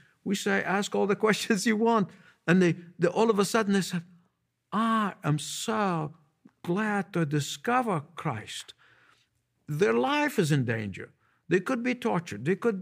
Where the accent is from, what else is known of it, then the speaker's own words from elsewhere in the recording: Egypt; whether it be in India or my hometown, the country of Egypt, or anywhere in the Middle East